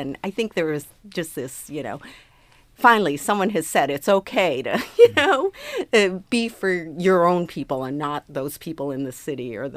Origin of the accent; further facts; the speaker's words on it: Midwest, United States; I come from the Midwest